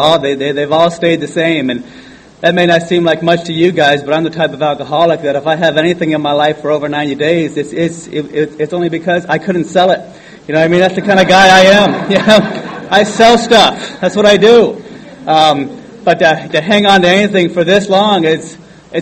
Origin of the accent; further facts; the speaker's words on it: Anaheim, California, United States; born there; So, you know, I was born in Anaheim, not too far from here.